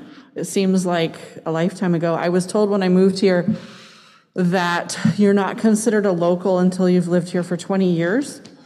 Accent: Cincinnati, Ohio, United States; now in Bellingham, United States; I moved from Ohio, Cincinnati area, so I'm a Flatlander

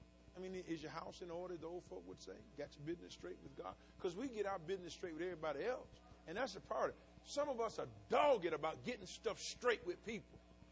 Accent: the South, United States; and I'm from the South, we do grits.

